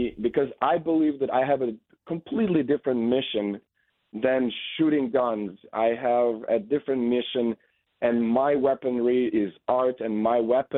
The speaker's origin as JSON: {"language": "English", "town": "Chernivtsi", "region": "Chernivtsi Oblast", "country": "Ukraine", "tie": "born or raised there", "said": "And I had to leave and retreat back to my hometown of Chernivtsi, where it was much safer."}